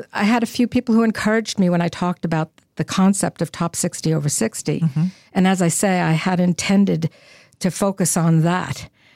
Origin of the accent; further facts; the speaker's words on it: New York, United States; I was born in New York City and raised the first 17 years of my life in the surroundings. So most of my family and everybody lived in the city, and I lived just outside and went to school there.